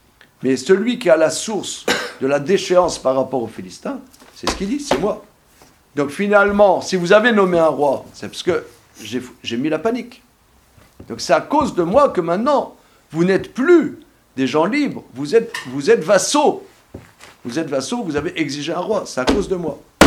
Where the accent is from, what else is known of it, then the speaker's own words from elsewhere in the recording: Grand Est, France; Moi, je suis un Lorrain. Alors, en Lorraine, on faisait biscoco l'arico